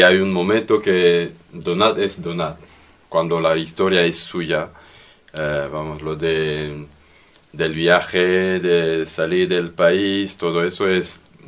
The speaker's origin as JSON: {"language": "Spanish", "country": "DR Congo", "said": "Sí, bueno, no podemos hablar del Congo sin hablar de Joseph Kabila."}